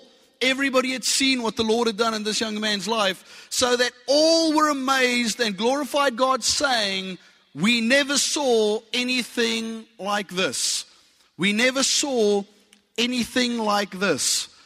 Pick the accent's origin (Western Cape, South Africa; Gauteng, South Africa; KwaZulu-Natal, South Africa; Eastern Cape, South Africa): Western Cape, South Africa; Strand; I come from the Strand.